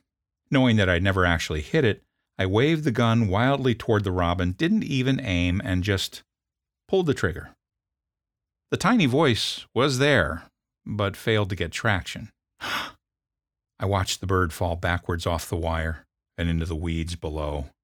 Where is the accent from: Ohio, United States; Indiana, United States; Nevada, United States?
Indiana, United States; Growing up in Indiana at the age of 12 also meant having lots of fun with snow.